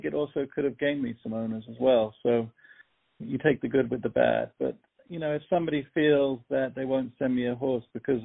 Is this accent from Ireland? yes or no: no; United Kingdom; we were brought up in a country where, you know, you have to have a license for a gun and you lock it up when you're not using it.